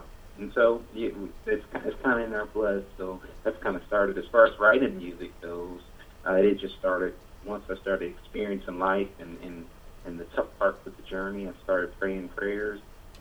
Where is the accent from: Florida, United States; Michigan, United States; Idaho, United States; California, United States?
Michigan, United States; Detroit; also born or lived in Tulsa; I was born in Tulsa. I moved to Detroit. I basically grew up most of my adolescent years there, and then moved back to Tulsa.